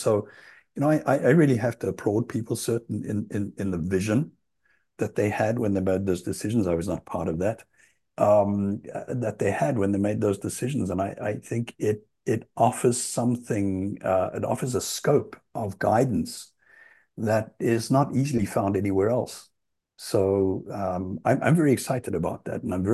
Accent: South Africa; accent: South African; now in United States; And I know my accent isn't very American here, and it's South African for those who don't know me. But you know, I've been here long enough since the late 90s, early 2000s.

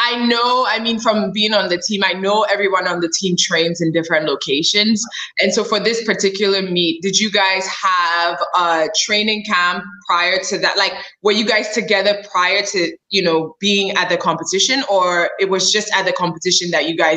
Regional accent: Ghana; I'm born and raised in Ghana, compete for Ghana. But I'm also Nigerian

